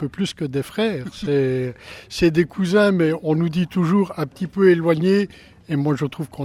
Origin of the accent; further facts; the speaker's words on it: Belgium; En fait, nous sommes des Français du Nord, du Grand Nord, mais on apprécie vraiment tout.